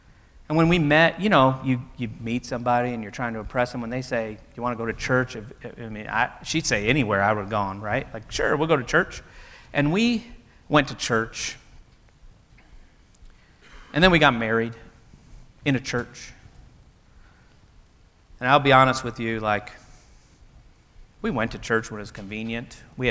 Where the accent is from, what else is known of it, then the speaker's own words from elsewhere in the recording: Indiana, United States; Sorry, I'm from Indiana.